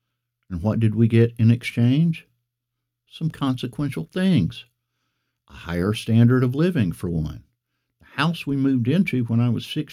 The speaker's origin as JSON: {"language": "English", "town": "Atlanta", "region": "Georgia", "country": "United States", "tie": "born or raised there", "said": "My hometown of Atlanta has grown into a thriving international city and a mecca for black artists."}